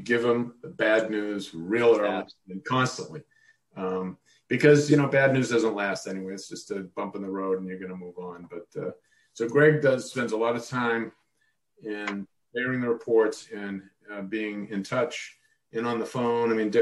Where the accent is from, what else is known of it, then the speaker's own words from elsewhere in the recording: Dallas, Texas, United States; born there; I was born in Dallas, so it'll be a homecoming. I'll be at home.